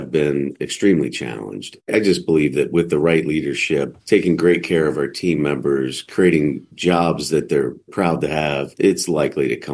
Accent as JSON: {"language": "English", "country": "United States", "said": "I know as an American right now"}